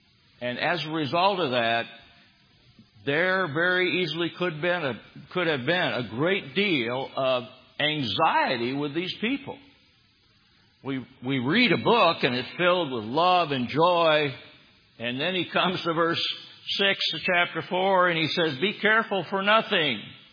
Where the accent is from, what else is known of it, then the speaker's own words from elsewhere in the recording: Michigan, United States; also born or lived in Ohio; I'm from Michigan. I remember the last World Series in Detroit.